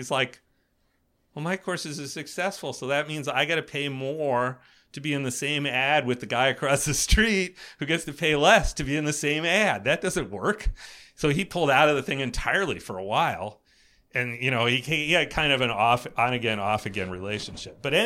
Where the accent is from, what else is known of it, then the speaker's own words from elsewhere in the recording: East Coast, United States; You know, I mean, I grew up on the East Coast